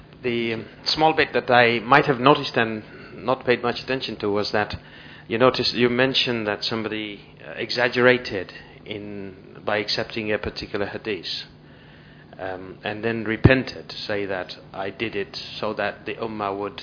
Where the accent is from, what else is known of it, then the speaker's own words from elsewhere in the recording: Pakistan; maybe a lot of this is because I grew up in Pakistan